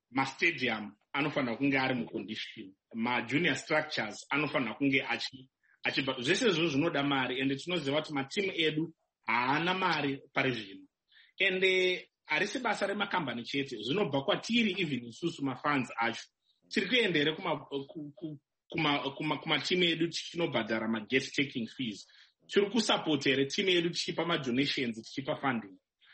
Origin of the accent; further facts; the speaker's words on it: Kwekwe, Midlands, Zimbabwe; I'm from Kwekwe. I'm from Bizo in Kwekwe.